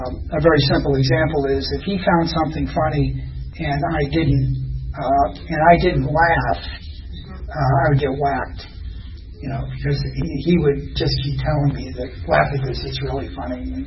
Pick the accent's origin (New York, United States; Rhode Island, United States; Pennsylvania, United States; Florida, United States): Rhode Island, United States; Providence; born there; I was born on August 7th, 1951. In Providence, Rhode Island, and I didn't stay there.